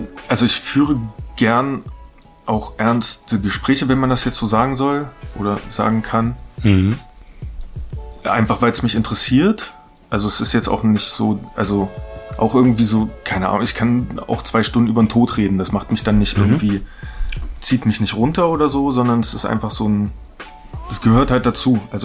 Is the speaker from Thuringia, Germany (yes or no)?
yes; Leinefelde, Thuringia, Germany; Ich komme aus Leinefelde. Das ist die Stadt, die niemand kennt.